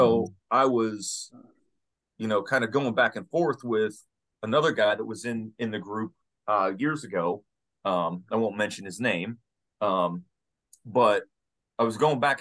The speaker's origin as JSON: {"language": "English", "town": "Pittsburgh", "region": "Pennsylvania", "country": "United States", "tie": "born or raised there", "moved": "yes", "lives_now": "Columbus, United States", "said": "I grew up in Pittsburgh. I lived in Pittsburgh my entire life until I moved to Columbus."}